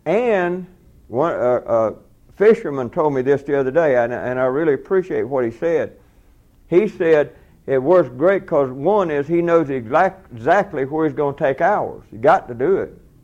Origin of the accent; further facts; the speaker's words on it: Georgia, United States; I was born and raised in South Georgia. I was born extremely poor and raised that way.